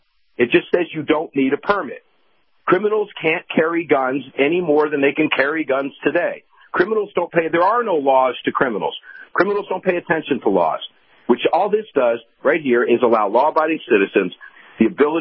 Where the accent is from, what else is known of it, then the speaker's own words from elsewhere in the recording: Florida, United States; But Florida does. Florida being my home state, I'm there a lot, as you know.